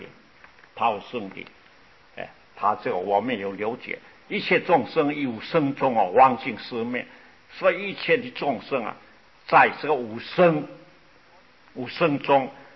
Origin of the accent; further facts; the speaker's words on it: China; 其实我中国人啊很多啊